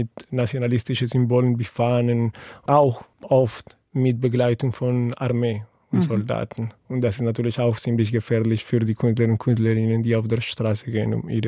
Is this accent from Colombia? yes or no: yes; Colombia; seit mehr als 15 Jahren, das ist tatsächlich auch, wo ich herkomme. Wandbilder und Muralismus in Kolumbien hat eine riesige Rolle gespielt.